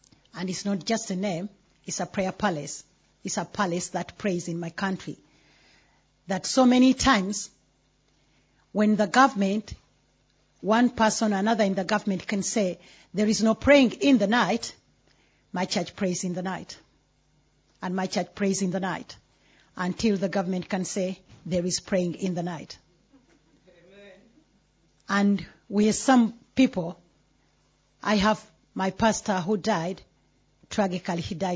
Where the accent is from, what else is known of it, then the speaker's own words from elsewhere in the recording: Uganda; English is a second language; now in United Kingdom; I come from Uganda.